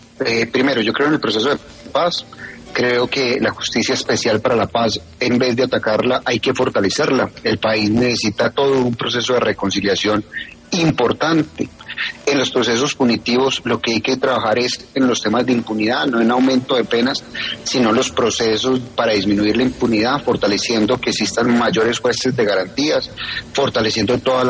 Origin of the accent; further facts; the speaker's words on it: Medellín, Antioquia, Colombia; los dos somos de Medellín, los dos somos antioqueños